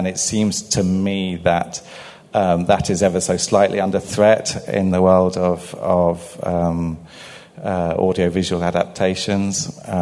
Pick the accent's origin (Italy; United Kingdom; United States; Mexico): United Kingdom; England; now in Europe; Well, as an English person working in Europe